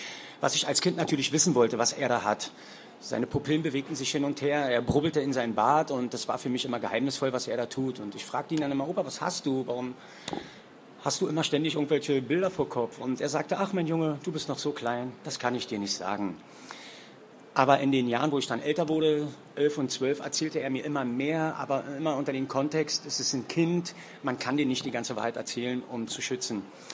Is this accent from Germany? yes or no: yes; Dresden, Saxony, Germany; Die ersten Jahre meines Lebens bin ich auf dem Dorf groß geworden, in Dresden. Das war eine schöne Zeit. Man muss sich vorstellen, es gab eine Dorfstraße, links und rechts jeweils 50 Häusern. Ziemlich kleines Dorf mit 100 Seelen.